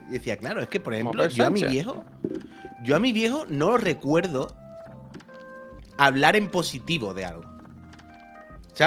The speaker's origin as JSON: {"language": "Spanish", "town": "La Línea de la Concepción", "region": "Andalusia", "country": "Spain", "said": "tampoco soy de Cádiz, soy de la línea Flaver."}